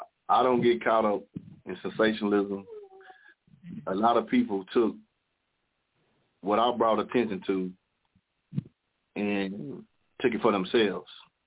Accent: the South, United States; I'm from the South.

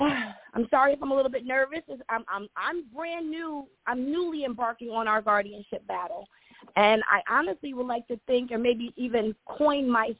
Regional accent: New Jersey, United States; but I'm from New Jersey. And here in New Jersey, they do not acknowledge common law.

